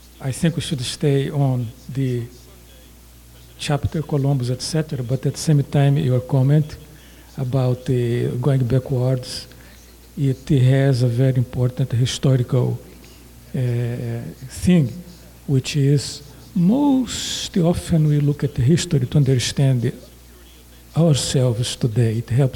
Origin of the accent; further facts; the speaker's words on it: Brazil; English is a second language; moved away as an adult; I came from Brazil, so I can compare societies since I have lived 28 years there and 30 years here.